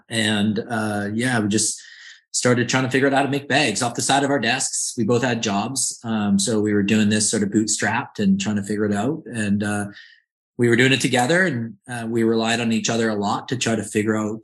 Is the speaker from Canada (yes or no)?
yes; Canada; I mean, I'm Canadian as well. And so it happens to be, the country I grew up in.